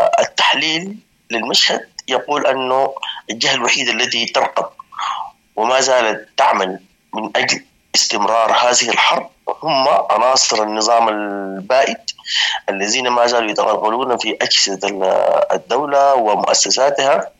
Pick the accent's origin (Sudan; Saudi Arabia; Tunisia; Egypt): Sudan; لا سبيل لنا كلنا كسودانيين غير التفاوض والحوار من أجل إيقاف هذه الحرب.